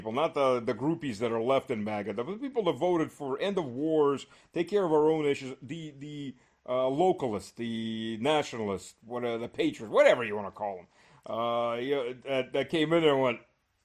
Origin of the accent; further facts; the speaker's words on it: Luhansk Oblast, Ukraine; I'm from Lugansk, so this is not Lugansk city itself, but this is in the Lugansk province.